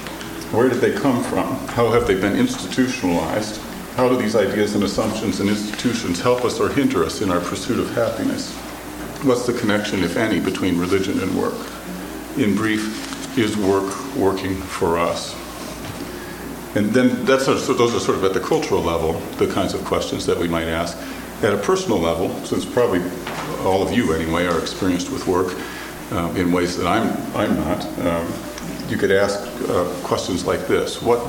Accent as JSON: {"language": "English", "country": "United States", "said": "since I am an American, I am the subject for study"}